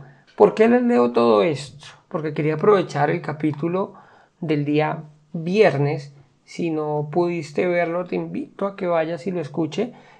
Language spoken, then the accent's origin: Spanish; Colombia; pues yo soy de Colombia